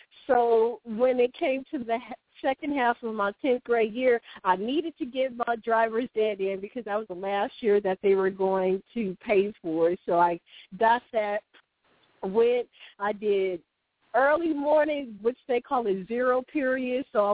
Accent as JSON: {"language": "English", "region": "California", "country": "United States", "said": "And, again, I'm from California, and it seems like all school systems are different."}